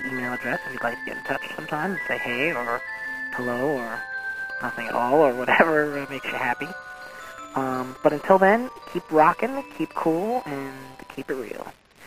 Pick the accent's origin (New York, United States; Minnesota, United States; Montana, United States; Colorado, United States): New York, United States; now in Little Rock, United States; I'm from New York, although I'm currently in Little Rock at the moment, Little Rock, Arkansas, that is.